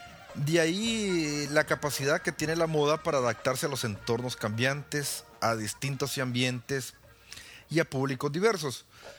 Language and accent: Spanish; El Salvador; en mi país, por ejemplo, El Salvador, estamos muy acostumbrados a aparentar lo que en realidad no somos